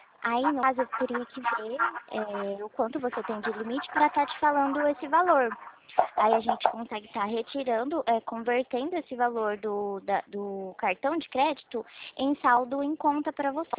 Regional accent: São Paulo, Brazil; eu sou aqui de São Paulo, tá?

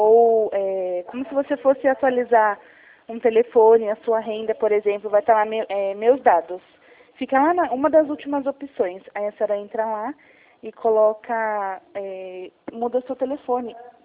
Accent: Jundiaí, São Paulo, Brazil; Eu, por exemplo, sou aqui da cidade de Jundiaí, São Paulo.

